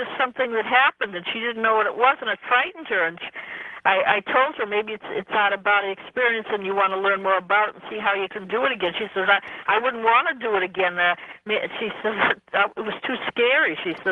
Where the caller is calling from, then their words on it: Fitchburg, Massachusetts, United States; It's in Massachusetts. It's probably 50 miles.